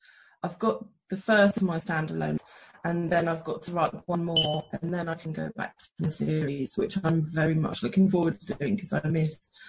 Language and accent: English; Exeter, South West England, United Kingdom; now in Kent, United Kingdom; That's right. I do live in Kent, but I grew up around Exeter.